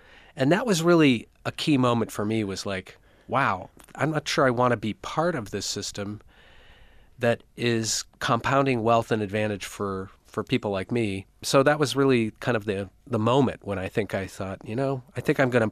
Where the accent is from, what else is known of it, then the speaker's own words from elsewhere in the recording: Detroit, Michigan, United States; It may have started actually when I was seven, because I grew up in Detroit in a very, very wealthy suburb, and I could see the gap between where I lived and Detroit.